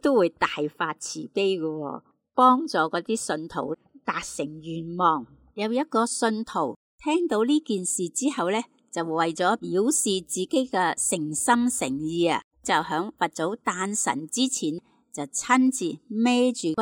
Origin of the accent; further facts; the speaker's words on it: China; 好似我哋中国人都讲啦，路不拾遗，助人为快乐之本